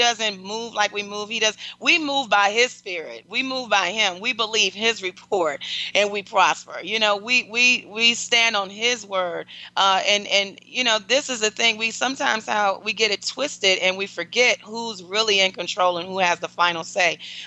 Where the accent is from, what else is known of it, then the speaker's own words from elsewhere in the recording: Detroit, Michigan, United States; you know, she's, you know, from Detroit, Michigan, my hometown.